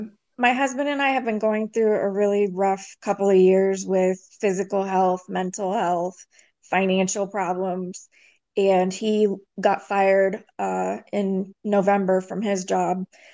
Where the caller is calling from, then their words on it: Arizona, United States; I'm calling from Arizona.